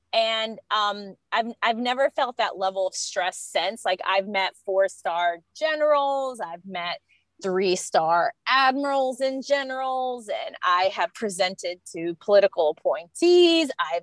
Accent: Michigan, United States; now in Miami, United States; I'm a Midwesterner. I'm originally from the west side of Michigan. So I have that kind of Midwest vibe

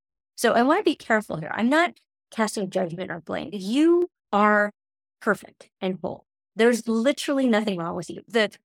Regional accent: San Francisco, California, United States; I remember specifically when I was 8 years old, I grew up in San Francisco.

